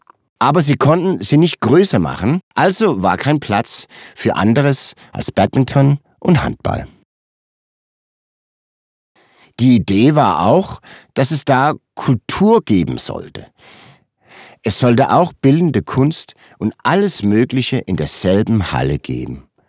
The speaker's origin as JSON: {"language": "German", "region": "Zealand", "country": "Denmark", "said": "Selbst auf Falster, wo ich herkomme."}